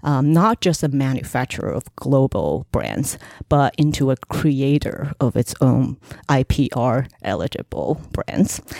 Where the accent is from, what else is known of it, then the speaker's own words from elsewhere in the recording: Hangzhou, Zhejiang, China; also born or lived in Yinchuan, Ningxia; Yeah. I was born in Hangzhou, but I actually grew up in different parts of China.